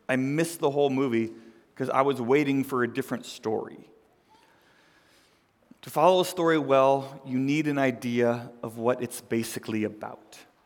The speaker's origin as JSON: {"language": "English", "town": "St. Louis", "region": "Missouri", "country": "United States", "tie": "born or raised there", "moved": "yes", "said": "I grew up in St. Louis. I lived there for a while. I'm a Cardinals fan. We don't care as much about football there, but we like our baseball."}